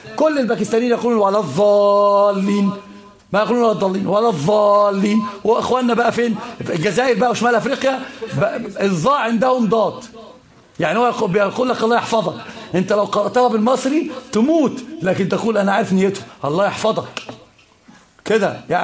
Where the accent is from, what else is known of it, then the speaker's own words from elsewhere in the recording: Dubai, United Arab Emirates; والشيخ أنا أتي من دبي وهو من السعودية